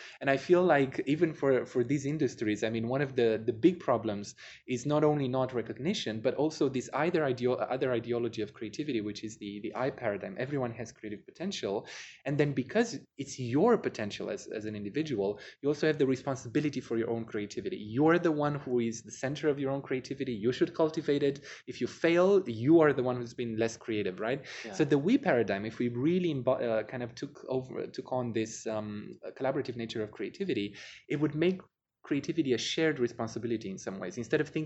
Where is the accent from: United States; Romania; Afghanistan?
Romania; English is a second language; also born or lived in United Kingdom / Denmark; now in Switzerland; I grew up in Romania, but I studied in the UK, I worked in Denmark, now in Switzerland.